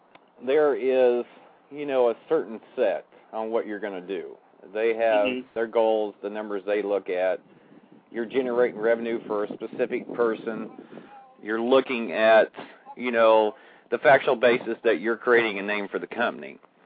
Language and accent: English; Illinois, United States; born there; I was born in the Midwest in a little town in the southern part of Illinois, about 5,000 population.